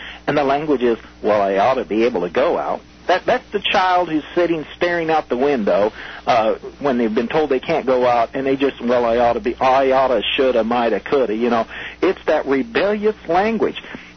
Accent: Nebraska, United States; I was raised in Nebraska, and during the 30s and 40s, a lot of farmers didn't know the power of taxes

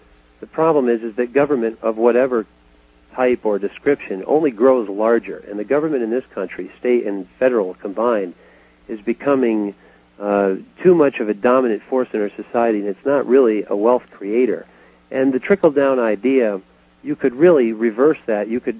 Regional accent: United States; Well, perhaps more as an American conservative and less as a Christian, I am panic-stricken is almost the phrase.

